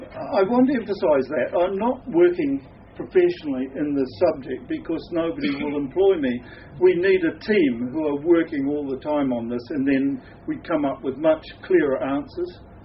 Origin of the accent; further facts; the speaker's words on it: Auckland, New Zealand; but I grew up in Auckland. I just won't go back there again.